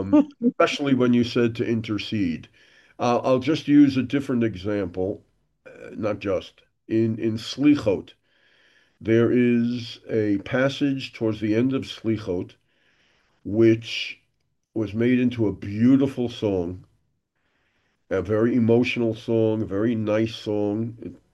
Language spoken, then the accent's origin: English; Brooklyn, New York, United States; Even though I grew up in Crown Heights, where not only was Chabad, which we never called Chabad at the time, Lubavitch